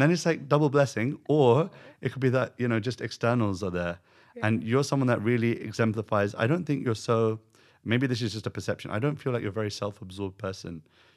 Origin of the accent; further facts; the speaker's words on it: United Kingdom; Like even, you know, for me, being a British person, I don't think I'm integrated into the British culture completely.